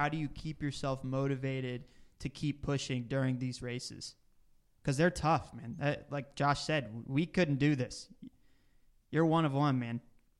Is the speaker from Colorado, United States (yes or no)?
no; Dallas, Texas, United States; I grew up in Dallas, so I'm a huge Dallas Mavericks fan.